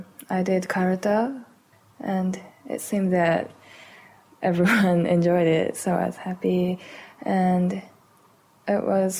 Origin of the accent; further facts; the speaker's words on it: Soma, Fukushima, Japan; English is a second language; from Soma High School in Fukushima.